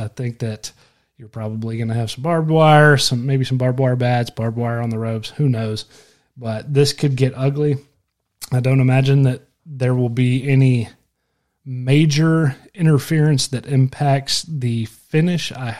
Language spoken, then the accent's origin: English; North Carolina, United States; So being from North Carolina, you know, I grew up WCW, WWE Attitude Era was when I really got into professional wrestling